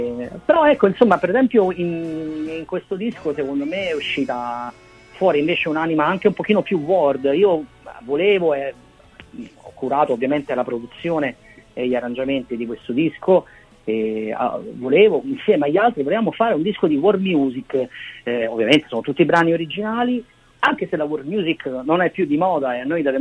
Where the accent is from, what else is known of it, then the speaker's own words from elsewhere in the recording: Naples, Campania, Italy; io sono napoletano tra l'altro.